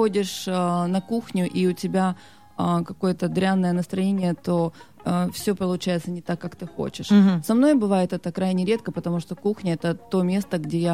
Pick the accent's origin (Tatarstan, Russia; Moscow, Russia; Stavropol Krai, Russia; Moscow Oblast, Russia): Stavropol Krai, Russia; Pyatigorsk; also born or lived in Azerbaijan; Я родилась вообще в Азербайджане. Я армянка. Но я выросла в России, в Пятигорске.